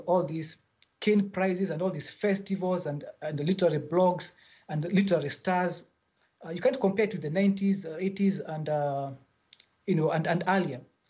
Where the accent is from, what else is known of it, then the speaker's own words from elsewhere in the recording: Kenya; first language Kikuyu; English is a second language; his own native Kikuyu, which is also my mother tongue. Now, Ngugi wa Thiong'o is about twice my age. And initially, even though I come from a very large community in East Africa, there are more than 10 million of us